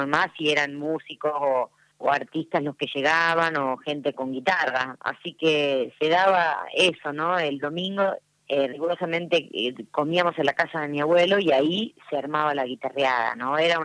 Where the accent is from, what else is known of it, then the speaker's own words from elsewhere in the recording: Tierra del Fuego, Argentina; born there; now in Buenos Aires, Argentina; cantora de música criolla argentina. Nací en Tierra del Fuego, vivo en Buenos Aires.